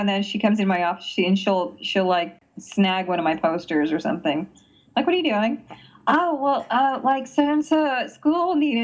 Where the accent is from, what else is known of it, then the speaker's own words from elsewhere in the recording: Pennsylvania, United States; No, but I was Miss Wheelchair Pennsylvania 1994. I was originally from Pennsylvania.